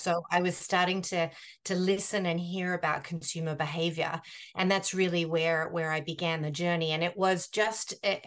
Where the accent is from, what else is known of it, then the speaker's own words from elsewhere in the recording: Australia; accent: Australian; But I began my journey in Australia. And so that's where the accent is from.